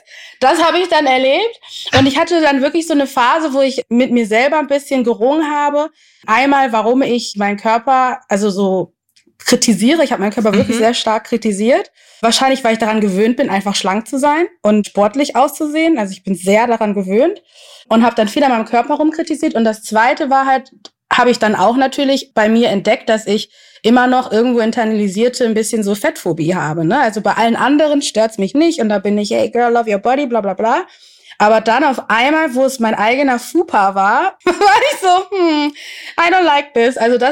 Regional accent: Ghana; das allererste Mal in meinem Heimatland gemacht habe, in Ghana

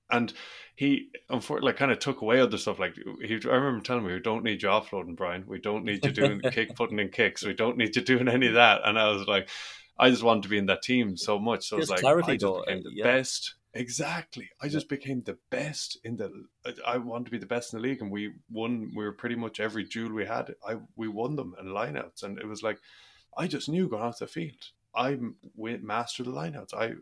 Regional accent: Ireland; growing up in Ireland

